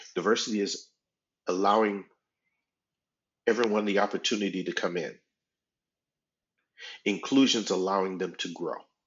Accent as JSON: {"language": "English", "region": "the South", "country": "United States", "tie": "born or raised there", "said": "I was raised in the South."}